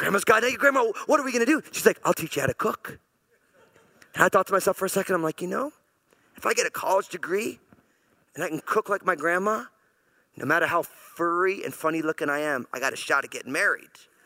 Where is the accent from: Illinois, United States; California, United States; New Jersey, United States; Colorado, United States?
New Jersey, United States; So I'm all Italian from New Jersey. My whole family came out of New York. We lived in New Jersey because they couldn't afford to buy a house in New York when I was a little kid.